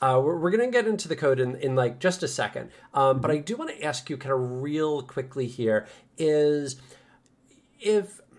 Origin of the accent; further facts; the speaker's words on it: New Jersey, United States; Something from New Jersey. I'm from New Jersey.